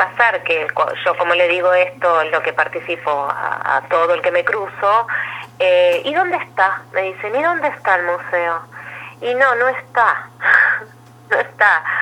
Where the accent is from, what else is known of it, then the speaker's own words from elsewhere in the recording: Ostende, Buenos Aires Province, Argentina; Después puedo contar dónde vivía antes, pero yo primero digo que soy de Ostende.